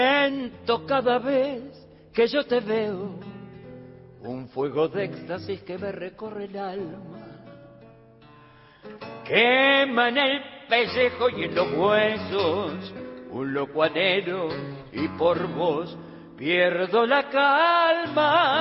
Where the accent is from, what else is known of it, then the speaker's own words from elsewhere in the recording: Argentina; soy un cantante argentino.